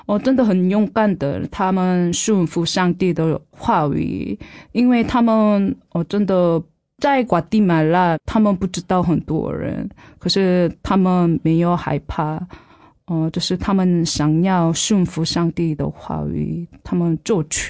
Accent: Seoul, South Korea; born there; Chinese is a second language; 我是出生在首尔，然后我有爸爸妈妈，还有一个哥哥。我出生在基督家庭，所以我的家人都是基督徒。

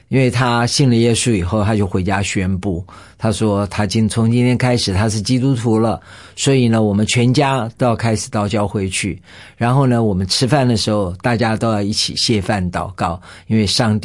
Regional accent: Gangshan, Kaohsiung, Taiwan; 我是来自冈山。

